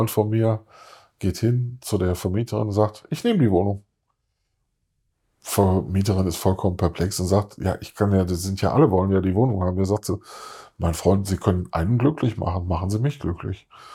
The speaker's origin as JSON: {"language": "German", "town": "Solingen", "region": "North Rhine-Westphalia", "country": "Germany", "moved": "yes", "lives_now": "Hahn, Germany", "said": "Ich komme ursprünglich aus Solingen, aktuell leben wir in Hahn, könnten uns aber einen Umzug in meiner Heimat sehr gut vorstellen."}